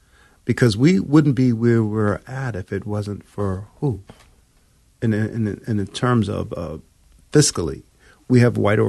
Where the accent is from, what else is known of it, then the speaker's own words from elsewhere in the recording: Philadelphia, Pennsylvania, United States; I grew up in Southwest Philly.